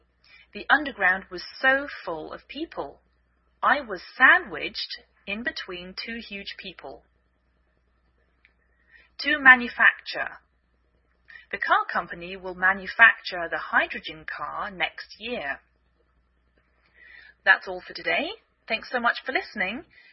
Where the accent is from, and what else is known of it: England, United Kingdom; now in United States